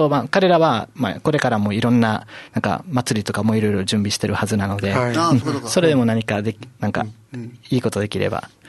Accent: Spain; born there; Japanese is a second language; 自分がスペインで生まれて、

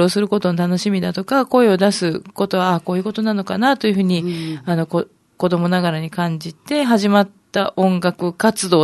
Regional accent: Urasoe, Okinawa, Japan; 私浦添出身なんですけれども、

